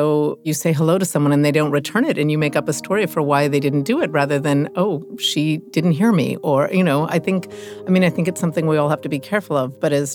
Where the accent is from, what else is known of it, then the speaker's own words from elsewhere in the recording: Massachusetts, United States; also born or lived in New York City; Well, I was born in New York City, but when I was very young, my parents divorced, and we moved from New York, my brother and I, we moved from New York to Massachusetts.